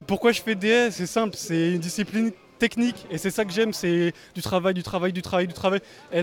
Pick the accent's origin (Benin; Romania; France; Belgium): France; Lyon, Auvergne-Rhône-Alpes; je viens de Lyon. Je suis étudiant en DUT technique de commercialisation.